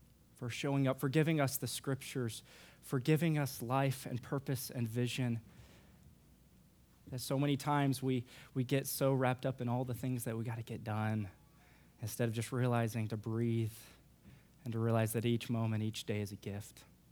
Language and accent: English; Texas, United States; born there; I was born in Texas.